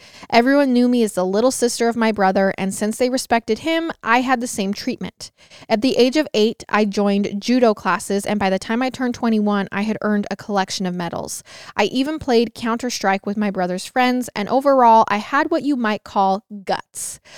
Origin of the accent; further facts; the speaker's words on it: Crimea, Ukraine; I'm 35 years old. I'm originally from Ukraine, specifically Crimea.